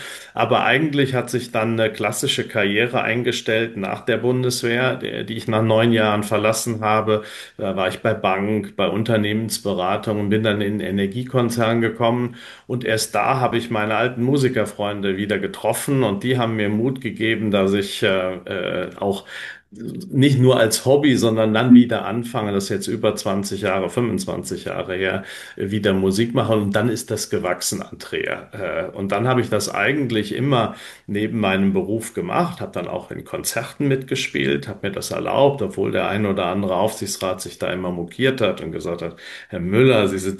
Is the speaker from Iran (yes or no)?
no; Rhineland-Palatinate, Germany; ich komme aus der Eifel, bin da groß geworden in einem Dorf nahe Trier.